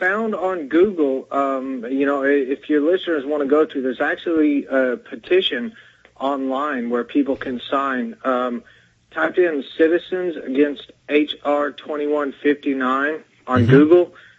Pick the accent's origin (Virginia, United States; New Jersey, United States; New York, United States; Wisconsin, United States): New York, United States; Queens; I'm originally from Queens, you know, so, I mean, uh-huh. we're all, you know, Mets fans down there.